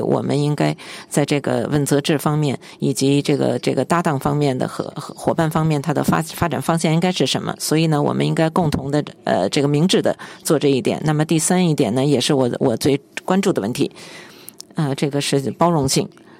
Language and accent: Chinese; Beirut, Beirut Governorate, Lebanon; 我是在那个贝鲁特长大的，我们那儿有十八个这个区，